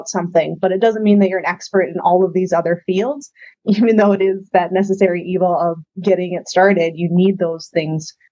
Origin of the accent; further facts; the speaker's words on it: Fargo, North Dakota, United States; So I am from the Fargo, North Dakota area, and I live here.